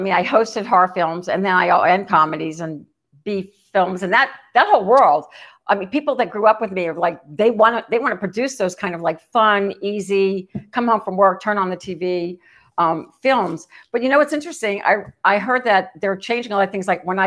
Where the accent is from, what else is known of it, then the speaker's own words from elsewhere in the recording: New Orleans, Louisiana, United States; I'm from New Orleans originally, and New Orleans really owned the film business for a while.